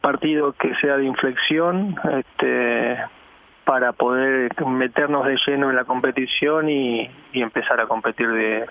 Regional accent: Argentina; Pensando como argentino y como fanático de fútbol y de Messi

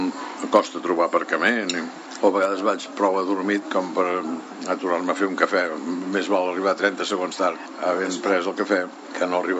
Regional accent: Barcelona, Catalonia, Spain; jo vaig néixer a Barcelona, en un barri, el Camp d'en Grassot, sóc un producte del Liceu Francès de Barcelona, Facultat de Dret de Barcelona.

